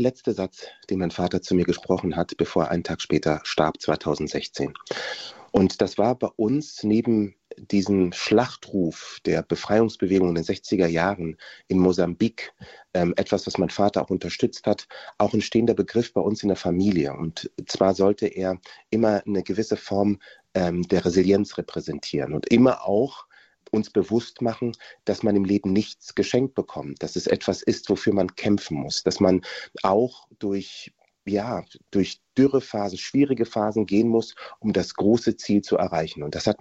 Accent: Bonn, North Rhine-Westphalia, Germany; born there; Ja, tatsächlich bin ich 1970 in Bonn geboren und war 71 hier.

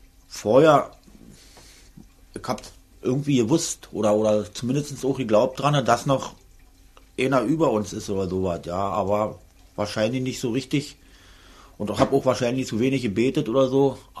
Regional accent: Brandenburg, Germany; weil ich auch auf dem Land groß geworden bin bei Potsdam und so

